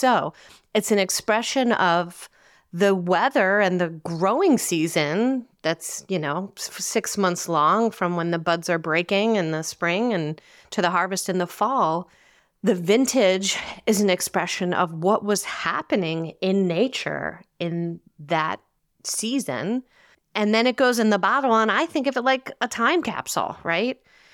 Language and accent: English; Red Bank, New Jersey, United States; born there; what if these grapes were literally picked the day that I was born in the Riverview Hospital in Red Bank, New Jersey?